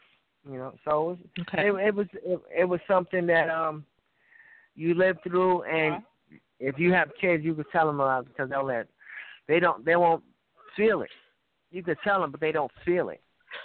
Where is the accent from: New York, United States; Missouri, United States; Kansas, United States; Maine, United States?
New York, United States; And I'll say one thing, growing up in New York, I remember when we were going trips out of New York.